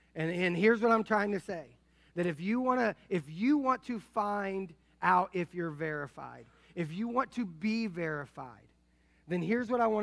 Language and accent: English; Indianapolis, Indiana, United States; And then the Colts moved to our town. I grew up in Indianapolis, so I've always been a huge Colts fan